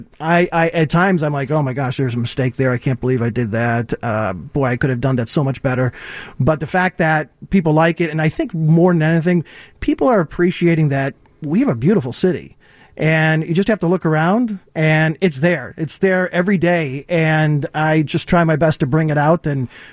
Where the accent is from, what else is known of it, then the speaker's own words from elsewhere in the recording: Ireland; now in Chicago, United States; So I'm originally from Ireland, so I would do a lot of photography in Ireland.